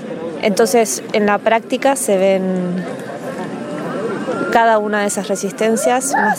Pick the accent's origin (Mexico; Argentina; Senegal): Argentina; soy docente y periodista independiente, soy de Argentina y estoy en el encuentro de resistencia y rebeldía en el Caracol Morelia.